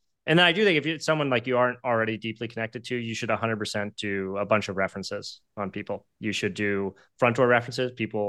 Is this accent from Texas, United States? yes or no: no; Maryland, United States; So I grew up on a farm in Maryland.